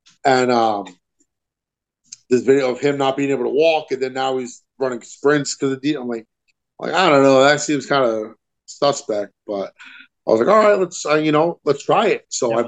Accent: New Jersey, United States; I'm like, "Hey, I'm from New Jersey." You know, as a kid, you know, you relate to that kind of thing.

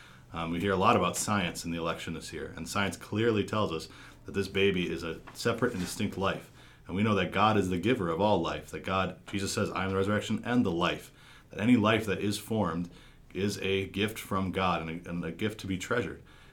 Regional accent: Fond du Lac, Wisconsin, United States; where I grew up there in Fond du Lac too.

